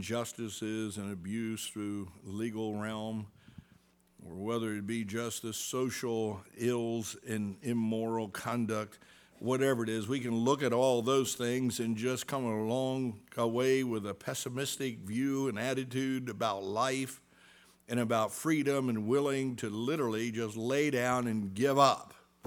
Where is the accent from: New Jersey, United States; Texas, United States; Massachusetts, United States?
New Jersey, United States; Salem; the church I grew up in Salem, New Jersey, Baptist Church, they didn't tell me how to be saved, but they taught me the Bible stories when I was a kid.